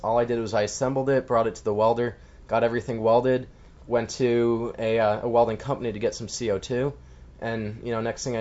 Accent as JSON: {"language": "English", "town": "Brewster", "region": "New York", "country": "United States", "said": "So I'm from Brewster, New York, which is a suburb about an hour and a half north of Manhattan."}